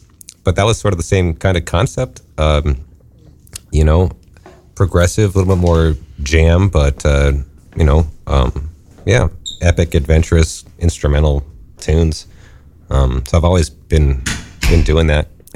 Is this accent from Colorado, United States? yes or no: yes; Vail, Colorado, United States; also born or lived in Denver; I grew up mostly in the mountains. Although I was born in Denver, and then I did like middle school through high school in around the Vail area.